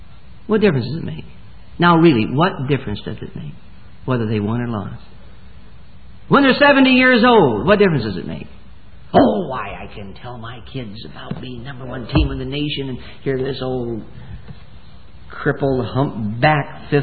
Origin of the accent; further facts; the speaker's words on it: Michigan, United States